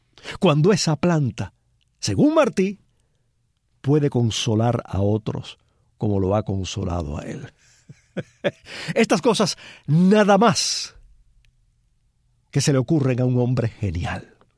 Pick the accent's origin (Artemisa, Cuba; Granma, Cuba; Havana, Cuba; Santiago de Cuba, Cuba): Santiago de Cuba, Cuba; Palma Soriano; allá en mi pueblo, en Palma Soriano